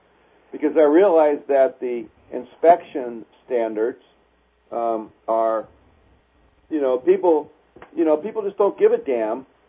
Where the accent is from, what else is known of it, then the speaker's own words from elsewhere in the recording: Detroit, Michigan, United States; I grew up in Detroit.